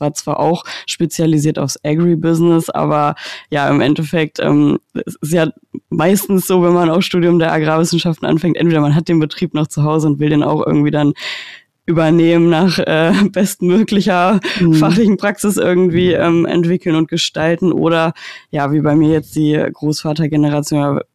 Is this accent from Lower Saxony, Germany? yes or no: yes; Lower Saxony, Germany; now in Cologne, Germany; Also ich komme eigentlich auch aus der Nähe von Göttingen, da bin ich groß geworden und bin dann nach Köln gezogen für diese erste Position